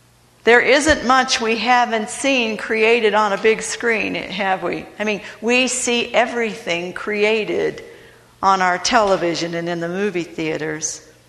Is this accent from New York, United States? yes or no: no; Cleveland, Ohio, United States; I'm from Cleveland. I understand different, but not his kind of different.